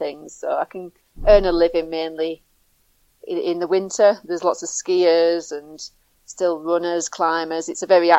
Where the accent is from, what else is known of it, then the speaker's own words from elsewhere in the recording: England, United Kingdom; accent: northern; I think my strong northern accent doesn't lend itself to the musical French tones